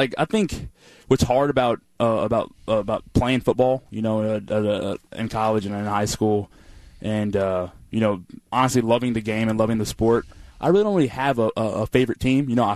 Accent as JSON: {"language": "English", "region": "Colorado", "country": "United States", "tie": "born or raised there", "also_born_or_lived": "Houston, Texas", "said": "I'm from Houston originally, but I grew up, did a lot of my living in Colorado."}